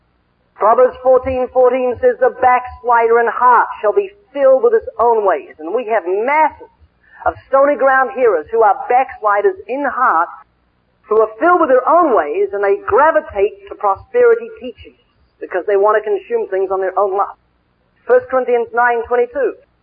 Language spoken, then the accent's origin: English; New Zealand; now in California, United States